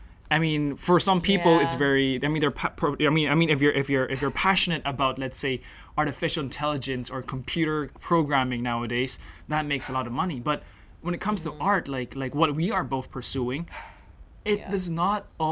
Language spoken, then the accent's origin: English; Hong Kong; Growing up in Hong Kong, had such a small environment